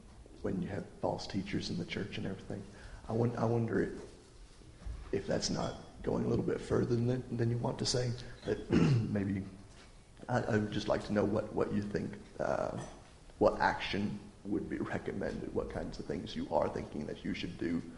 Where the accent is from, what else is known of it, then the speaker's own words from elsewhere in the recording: Midwest, United States; I come from the Midwest. We're in the Bible Belt, and church is all about the Christian community